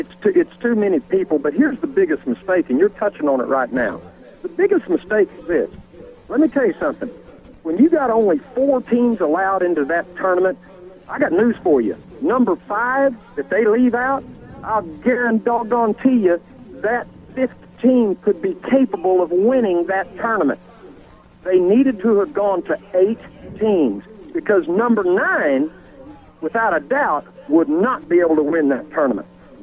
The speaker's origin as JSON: {"language": "English", "town": "Broken Arrow", "region": "Oklahoma", "country": "United States", "said": "I'm from Broken Arrow, Oklahoma."}